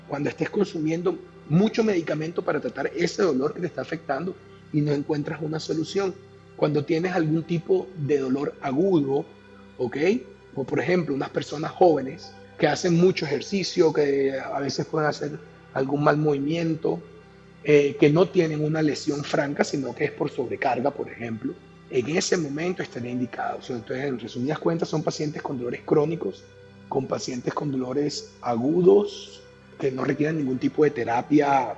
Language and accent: Spanish; Barranquilla, Atlántico, Colombia; yo soy médico anestesiólogo, estudié en la ciudad de Bogotá, yo soy barranquillero